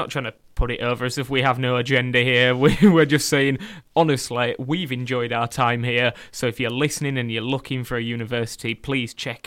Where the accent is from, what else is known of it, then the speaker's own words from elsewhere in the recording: Huddersfield, Yorkshire and the Humber, United Kingdom; but myself and Maisie are originally from Huddersfield, if you can't tell by my insanely awful accent.